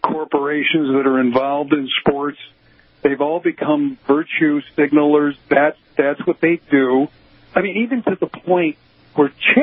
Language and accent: English; Chicago, Illinois, United States; I'm an old Cub fan. I grew up in Chicago. So I understood disappointment for a long, long time.